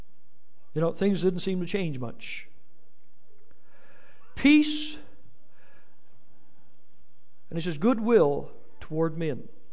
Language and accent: English; Newfoundland and Labrador, Canada; I'm from Newfoundland. What do you expect?